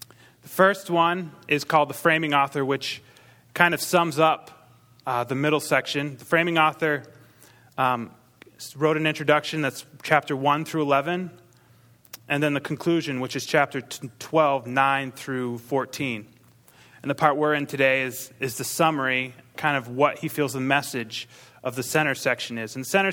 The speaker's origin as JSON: {"language": "English", "region": "Maine", "country": "United States", "tie": "born or raised there", "accent": "Maine", "said": "I grew up on a farm. I'm from Maine, so there'll be an accent occasionally. It's leaving, thankfully. Sounds kind of backwoodish. That's Maine."}